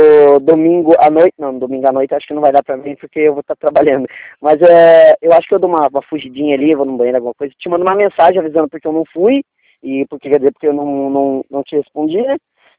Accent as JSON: {"language": "Portuguese", "town": "Itapetininga", "region": "São Paulo", "country": "Brazil", "said": "Eu sou de Itapetininga."}